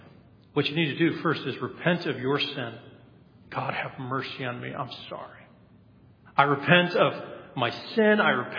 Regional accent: Colorado, United States; Then it goes down into the Rocky Mountains where I grew up in Colorado. And that is called the Continental Divide. I chose a couple of signs from my home state, Colorado.

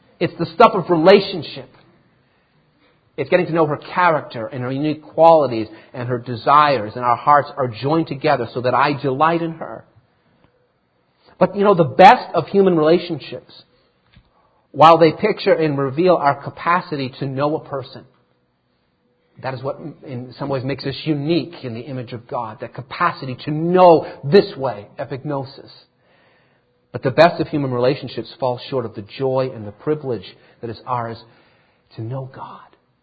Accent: Massachusetts, United States; And I knew that she was from Massachusetts, just like I was from Massachusetts.

